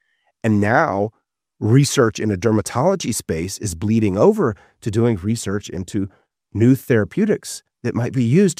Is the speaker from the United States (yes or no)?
yes; Oak Ridge, Tennessee, United States; wherever I went in my hometown of Oak Ridge, Tennessee, oh, your mom is just the best.